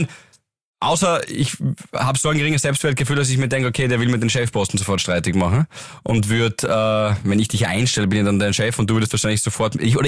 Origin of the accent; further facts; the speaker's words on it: Graz, Styria, Austria; Wir sind ja Grazer Buben.